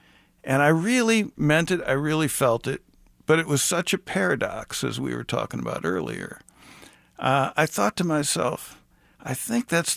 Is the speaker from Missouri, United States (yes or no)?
yes; St. Louis, Missouri, United States; I grew up in St. Louis, and I always thought that the Catholic faith in St. Louis is deeply ingrained in the culture there, in a way that it isn't in a lot of other cities.